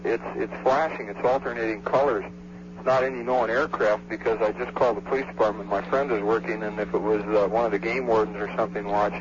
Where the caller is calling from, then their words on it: Milbank, South Dakota, United States; I'm calling from Milbank, South Dakota.